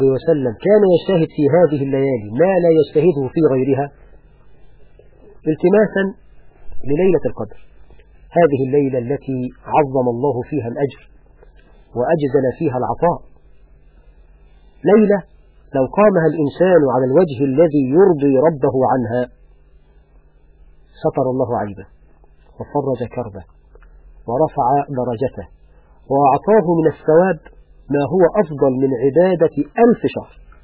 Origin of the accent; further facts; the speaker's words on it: Egypt; تذهب إلى المخابز عندنا في مصر تجدها ملآنة